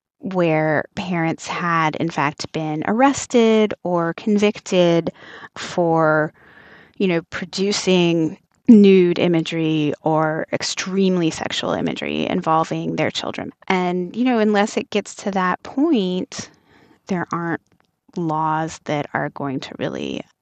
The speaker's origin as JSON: {"language": "English", "country": "United States", "said": "But then, you know, on the other hand, I mean, I'm coming from the United States, you know, we at least give parents a lot of leeway"}